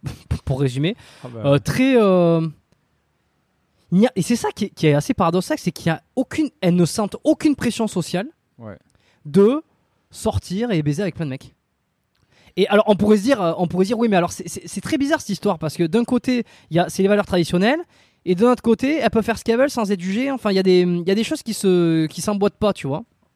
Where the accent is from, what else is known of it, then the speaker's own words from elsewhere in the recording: France; Ça permet de voir que le modèle dans lequel on a grandi en France n'est pas un modèle de normalité absolue.